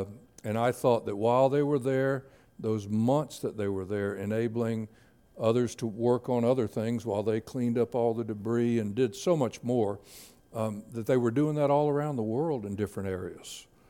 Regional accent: Florida, United States; now in Pennsylvania, United States; Alan, I'm not from Pennsylvania. I live in Pennsylvania. I'm from Florida.

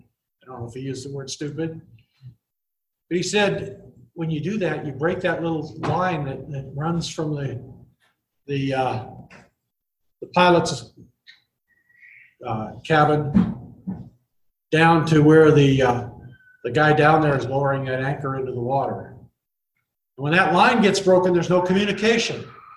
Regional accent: Seattle, Washington, United States; See, I grew up in Seattle. The old Seattle. Not the one you hear about on the news now. But I grew up in Seattle when the big ships came in.

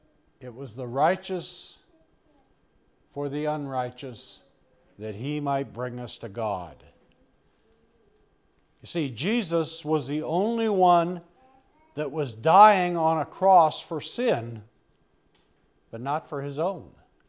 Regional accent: Washington, United States; I grew up in Washington State, and apples are plenteous and they always look good.

